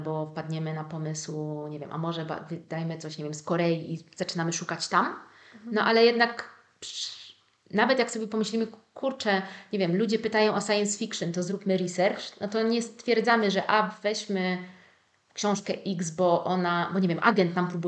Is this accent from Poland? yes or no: yes; Szczecin, West Pomeranian Voivodeship, Poland; ja jestem ze Szczecina na przykład